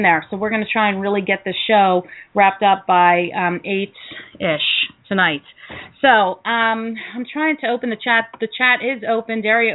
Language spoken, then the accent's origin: English; Philadelphia, Pennsylvania, United States; I am from Philadelphia area.